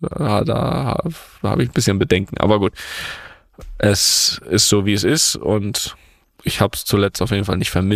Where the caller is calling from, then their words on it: Mainz, Rhineland-Palatinate, Germany; ich komme aus Mainz.